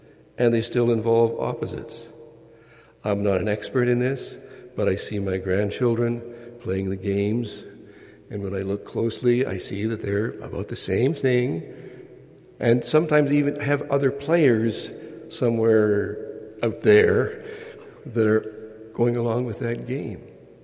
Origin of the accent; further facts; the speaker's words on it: Ontario, Canada; When I was a young boy, growing up in Northern Ontario, we would often play those games of imagination.